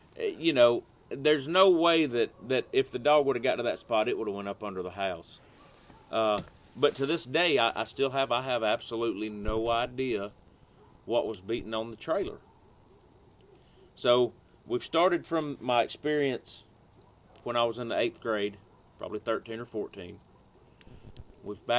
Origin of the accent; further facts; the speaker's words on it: the South, United States; Again, growing up in the South, she was cooking hot dog weenies cut open with cheese in them.